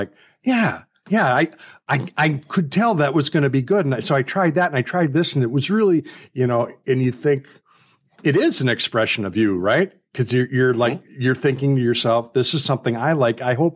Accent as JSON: {"language": "English", "town": "Milwaukee", "region": "Wisconsin", "country": "United States", "said": "Of course, I'm from Milwaukee."}